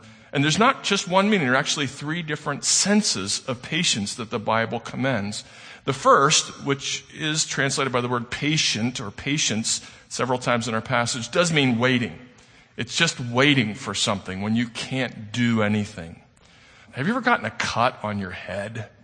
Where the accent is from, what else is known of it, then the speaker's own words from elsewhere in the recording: St. Louis, Missouri, United States; We're from St. Louis, so we think of St. Louis heroes like Charles Lindbergh.